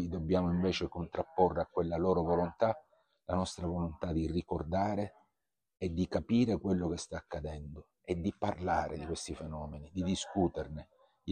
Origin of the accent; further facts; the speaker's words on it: Palermo, Sicily, Italy; Da noi in Sicilia. Io sono siciliano, sono palermitano.